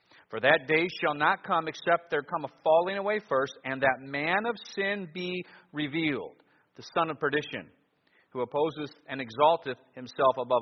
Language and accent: English; Ohio, United States; I'm from Ohio for our visitors, so we have the Michigan-Ohio debate thing going on here.